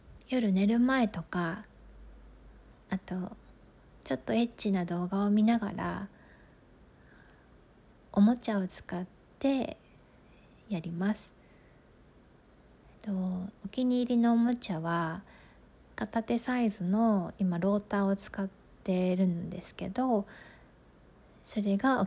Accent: Tokyo, Japan; 出身地は東京です。

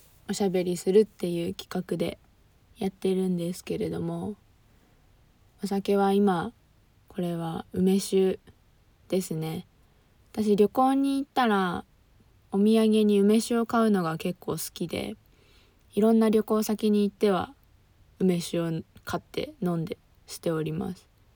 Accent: Fukuoka, Japan; 私福岡県出身でございます。もうちょっとこう方言を出しつつ喋ったりもしてみたいんですけど、福岡の方言ってなんというかタメ口なんですよね。

